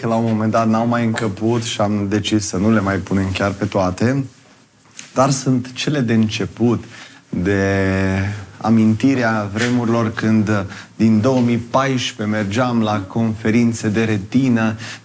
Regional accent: Bucerdea Vinoasă, Alba County, Romania; Sunt plăcinte de la Bucerdea Vinoasă, din satul meu natal.

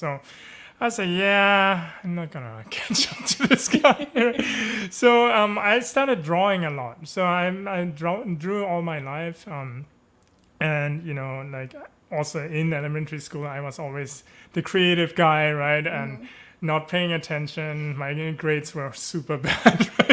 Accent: Germany; English is a second language; also born or lived in Japan; So I was born in Japan, but moved with my family to Germany when I was 2.5 years old. And so I didn't really live in Japan. So I grew up bilingual. German is better than my Japanese, actually, I have to admit.

